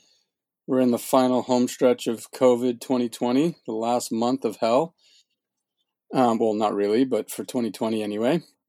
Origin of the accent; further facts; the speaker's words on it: Sandy Springs, Georgia, United States; We just arrived to my childhood home in Atlanta. I'm in Daisy, the RV, parked in the driveway that I grew up in Sandy Springs, a little north of the downtown Atlanta